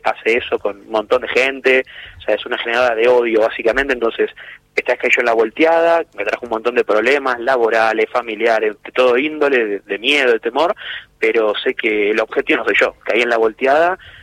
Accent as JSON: {"language": "Spanish", "town": "Lanús", "region": "Buenos Aires Province", "country": "Argentina", "said": "Yo estoy trabajando en la Patagonia, soy de Buenos Aires, Lanús, vine a trabajar unos días a Patagonia"}